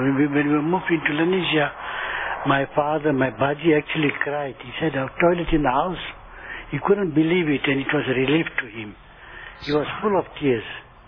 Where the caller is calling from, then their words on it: Lenasia, Gauteng, South Africa; I'm speaking from Extension 3, Lanesia.